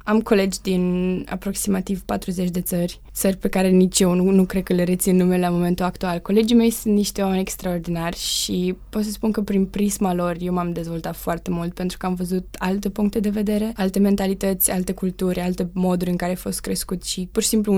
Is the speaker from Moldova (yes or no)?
no; Romania; now in United Kingdom; În momentul în care am ajuns în Marea Britanie, eu mi-am dat seama cât de capabili și cât de inteligenți la nivel basic suntem noi ca și români.